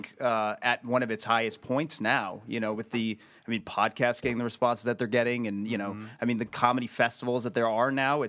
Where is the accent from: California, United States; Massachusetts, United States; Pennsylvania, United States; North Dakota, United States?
Massachusetts, United States; Boston; I would like to give Boston credit. I'm from Boston.